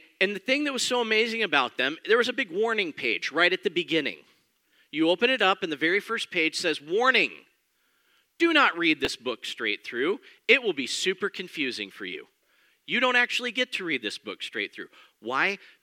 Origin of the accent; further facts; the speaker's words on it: Denver, Colorado, United States; also born or lived in Abilene, Texas; I'm originally from Denver, Colorado. Was born and raised there. Met and married my wife in Abilene, Texas, a town about 3 hours west of Dallas.